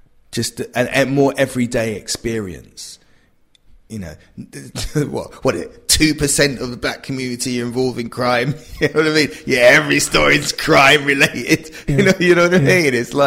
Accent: England, United Kingdom; born there; Listen, man, I was born here. Me as an English man. You know, that's the irony.

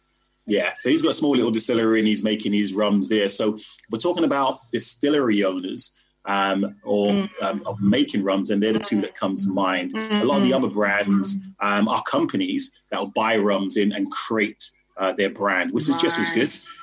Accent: United Kingdom; And that's why I'm always trying to push, especially us as Black British people, to actually try and drink more rum instead of more cognac and whiskey.

